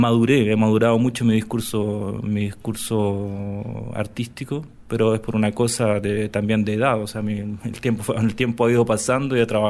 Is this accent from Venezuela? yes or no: no; Chile; moved away as an adult; now in France; Cuando me vine de Chile a vivir a Francia, yo recién venía terminando la Escuela de Bellas Artes